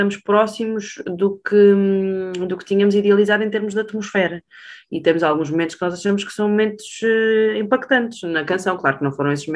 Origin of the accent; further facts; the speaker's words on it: Portugal; aquilo que nós entregamos em palco enquanto portugueses